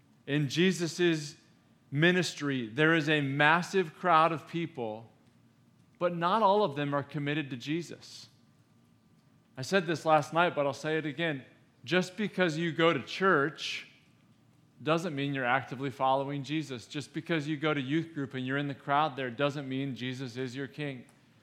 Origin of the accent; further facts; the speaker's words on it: Illinois, United States; I'm from Illinois. I'm an Illini fan.